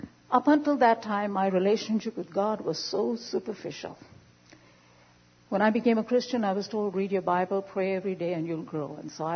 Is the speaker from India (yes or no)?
yes; India; Even though Sundar and I grew up in India, culturally we grew up in very different homes.